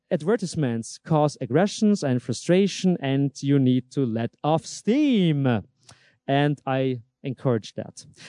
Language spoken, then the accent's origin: English; Austria; That's Valley Export from Austria, huh? My home country.